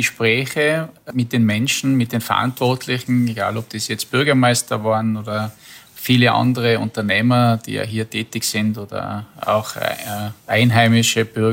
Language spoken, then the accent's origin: German; Tyrol, Austria; Ich komme ja aus dem Bezirk Kitzbühel. Wir sind touristisch sehr intensiv bewirtschaftet, kann man sagen, und kommen aus einer sehr intensiven Tourismusregion heraus.